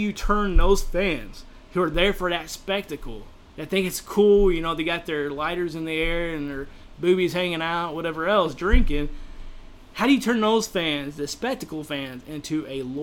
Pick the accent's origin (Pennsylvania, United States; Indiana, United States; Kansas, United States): Indiana, United States; We are from Indiana. We are from the good old Hoosier State, who's well known for the Indy 500.